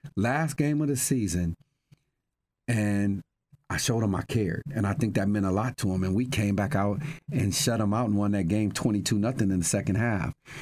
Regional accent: Ohio, United States; I was born and raised in Ohio. I played in Ohio.

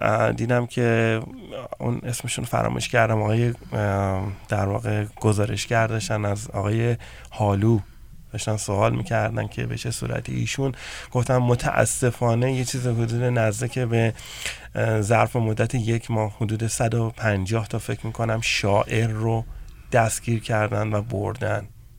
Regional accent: Iran; now in Los Angeles, United States; ما ایرانی هستیم

